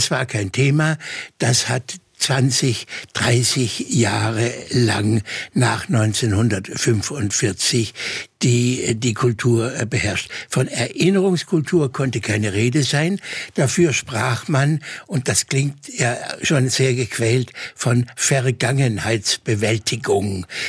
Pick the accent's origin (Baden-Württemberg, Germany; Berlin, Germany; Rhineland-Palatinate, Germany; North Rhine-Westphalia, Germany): Baden-Württemberg, Germany; Ich bin in Württemberg geboren, in Württemberg-Baden zur Schule gegangen und in Baden-Württemberg habe ich Abitur gemacht.